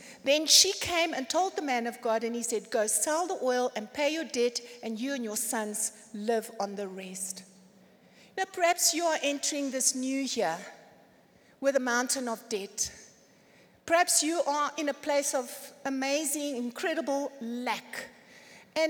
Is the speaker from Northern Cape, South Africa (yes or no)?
no; Cape Town, Western Cape, South Africa; moved away; And as I said, we came from Cape Town. And the cost of living in the 90s, I don't know about now, so it's almost 30 years we've been here